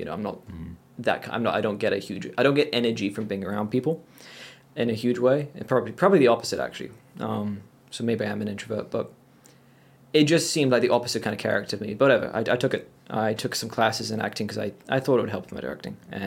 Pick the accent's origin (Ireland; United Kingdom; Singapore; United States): United Kingdom; England; ever since I was a kid growing up in England, I wanted to be American, for one. And like, I hated it. I was British.